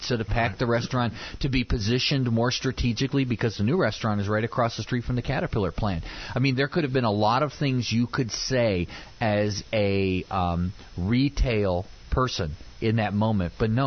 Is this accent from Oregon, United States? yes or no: no; Peoria, Illinois, United States; Well, again, because we came from the Peoria area